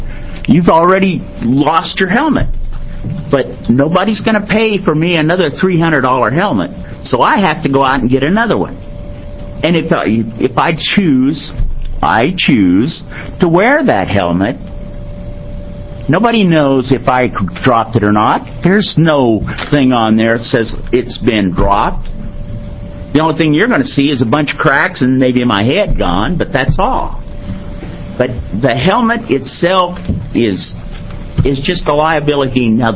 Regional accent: Myrtle Creek, Oregon, United States; I'm from Myrtle Creek, Oregon.

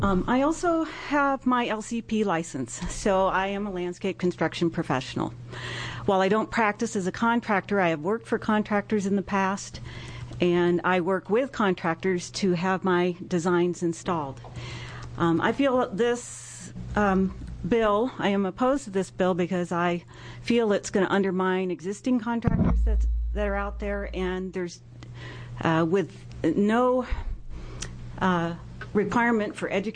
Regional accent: North Plains, Oregon, United States; I'm from North Plains, Oregon.

